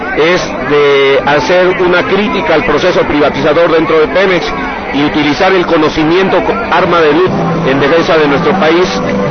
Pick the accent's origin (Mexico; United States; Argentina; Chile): Mexico; Tabasco; De Tabasco.